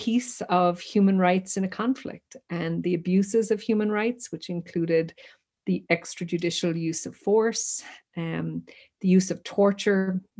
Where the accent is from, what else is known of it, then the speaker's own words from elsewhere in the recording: Ireland; You're appointed from a country. So I'm an Irish special rapporteur.